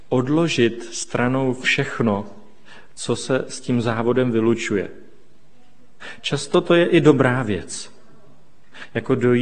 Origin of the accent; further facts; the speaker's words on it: Liberec, Liberec Region, Czechia; já jsem původně z Liberce a v první třetině té trati máme dům